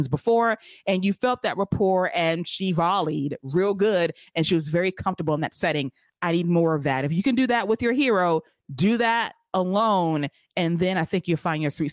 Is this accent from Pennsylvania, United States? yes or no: no; Chicago, Illinois, United States; on the debut of the C-Dub in Chicago. My hometown